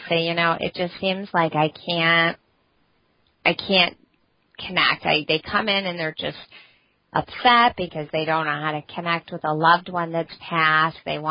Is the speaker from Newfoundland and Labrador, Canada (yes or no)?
no; London, Ontario, Canada; and also from London, Ontario, my hometown.